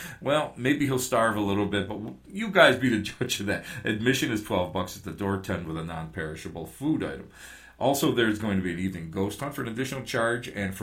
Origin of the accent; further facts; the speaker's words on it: Missouri, United States; I'm from Missouri, you gotta show me.